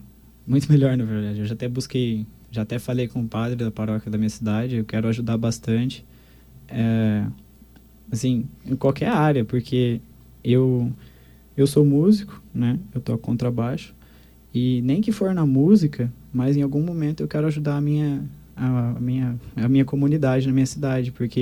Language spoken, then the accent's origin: Portuguese; Nova Alvorada, Brazil; Eu sou de Nova Alvorada.